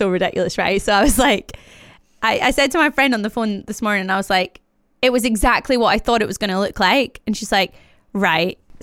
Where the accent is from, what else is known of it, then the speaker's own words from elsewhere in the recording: Glasgow, Scotland, United Kingdom; So I grew up in Glasgow, so I know the areas, and that makes it so much harder.